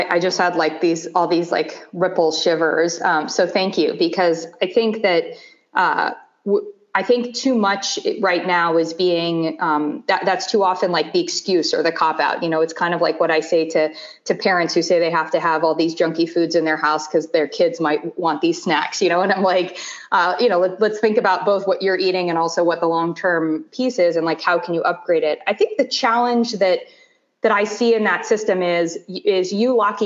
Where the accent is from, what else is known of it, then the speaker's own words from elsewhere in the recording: Columbus, Ohio, United States; I grew up in Columbus, Ohio. It was all fast food.